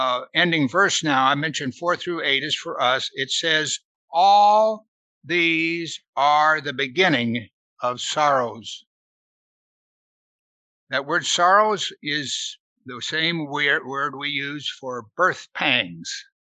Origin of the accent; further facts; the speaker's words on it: Missouri, United States; I grew up in Missouri. We had a lot of tornadoes.